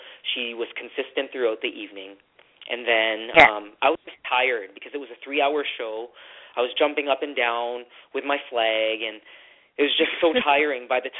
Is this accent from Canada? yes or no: yes; Canada; born there; I am of Filipino descent. I'm Canadian-born, but I am Filipino ethnicity.